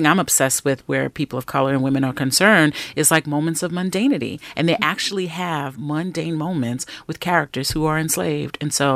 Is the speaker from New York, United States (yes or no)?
yes; Brooklyn, New York, United States; born or raised there